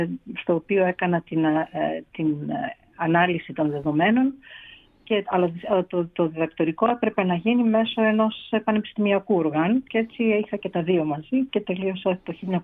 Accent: Athens, Attica, Greece; born there; Γεννήθηκα στην Αθήνα.

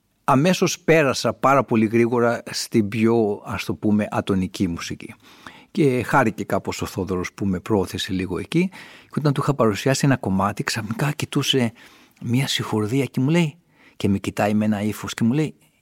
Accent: Greece; σαν Έλληνας συνθέτης που θεωρώ ότι είμαι, βέβαια έχω σπουδάσει στις Ηνωμένες Πολιτείες, θεωρώ ότι η μουσική που άκουσα σαν παιδί είναι ακόμα μέσα μου

